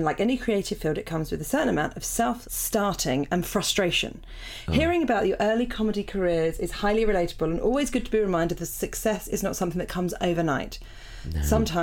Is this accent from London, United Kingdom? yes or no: yes; Beckenham, London, United Kingdom; now in Glasgow, United Kingdom; currently tuning into the pod from Glasgow. I especially enjoy your podcast, as I'm from Beckenham.